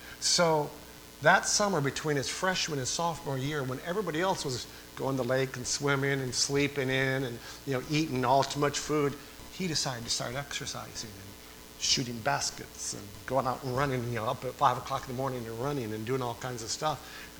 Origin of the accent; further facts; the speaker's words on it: New York, United States; my wife and I settled in my hometown in New York for about 3 months until Thanksgiving.